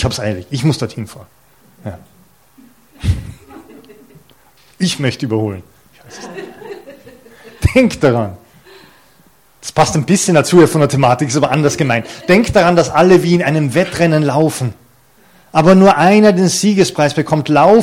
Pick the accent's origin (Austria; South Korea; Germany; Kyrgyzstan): Austria; Carinthia; Das sollten wir wissen als Kärntner.